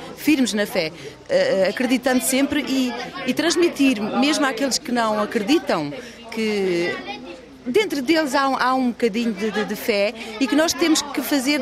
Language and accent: Portuguese; Lisbon, Portugal; Eu venho de Lisboa, da paróquia de São Maximiliano de Cobo.